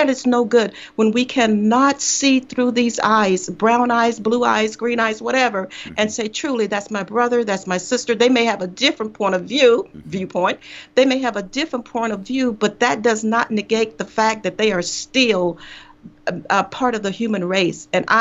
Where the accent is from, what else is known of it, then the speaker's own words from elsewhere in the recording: United States; You know what? I am an American. I just happen to be Black.